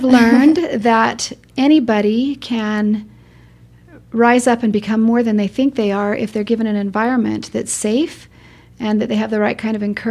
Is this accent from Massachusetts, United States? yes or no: no; Las Vegas, Nevada, United States; I'm from Vegas and I've seen lots of that.